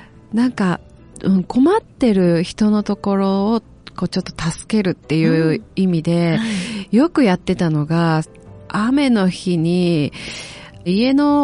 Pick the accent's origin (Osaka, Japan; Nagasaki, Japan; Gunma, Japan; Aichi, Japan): Aichi, Japan; Gamagori; also born or lived in Nagoya; 出身は、生まれてから少しの間は名古屋だったんですけれども、高校2年生まで蒲郡にいましたね。